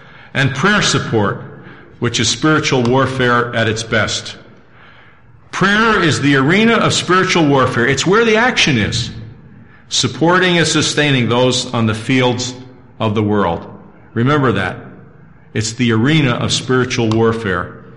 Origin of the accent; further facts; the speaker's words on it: Scotland, United Kingdom; At great expense, because I'm a Scotsman, I bought 15 of these 70-cent aerograms